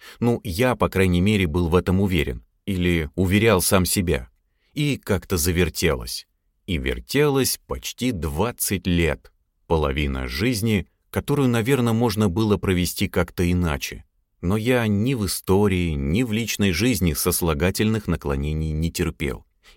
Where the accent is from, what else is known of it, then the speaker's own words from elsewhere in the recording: Tver Oblast, Russia; Родом я из Тверской области, из тех мест, где между деревнями десятки километров лесов и болот. А до ближайшего приличного магазина часа 1,5-2 на автобусе, если повезет его дождаться.